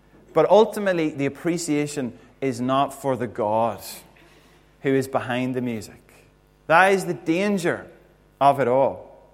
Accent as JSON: {"language": "English", "town": "Monaghan", "region": "Ulster", "country": "Ireland", "tie": "born or raised there", "said": "our wee church down in where I grew up in Monaghan."}